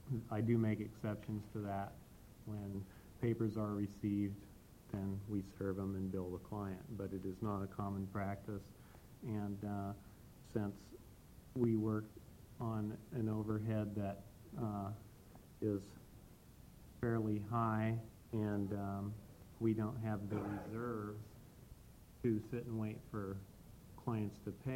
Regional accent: Oregon, United States; I'm from Central Oregon

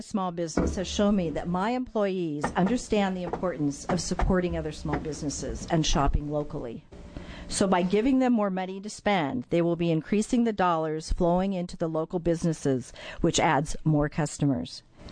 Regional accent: Oregon, United States; also born or lived in McMinnville / Pendleton; I'm a proud Oregon native. I was born in McMinnville. I finished high school in Pendleton, and I've lived in Portland for 30 years

